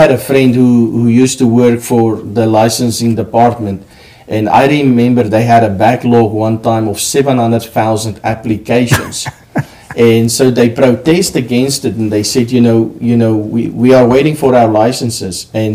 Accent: Pretoria, Gauteng, South Africa; I grew up in a very poor part of Pretoria. Pretoria is the capital. It was my hometown. That's where I grew up poorly.

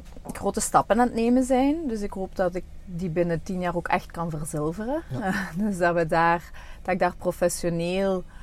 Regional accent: Bree, Limburg, Belgium; Ik ben geboren en getogen in Bree. Mm-hmm. Ik ben 40 jaar. Ik woon ondertussen niet meer in Bree

